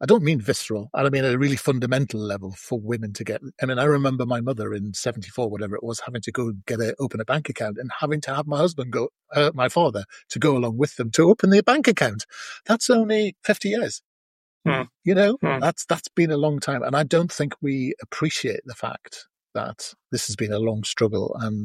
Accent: England, United Kingdom; I've never understood, because I'm from the North, I've never understood the concept of a bathroom

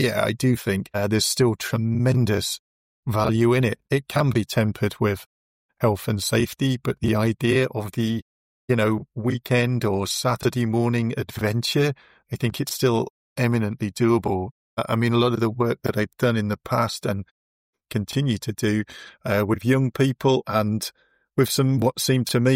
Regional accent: East Midlands, United Kingdom; as a small kid growing up in Northamptonshire, which is where we were, there were always adventures.

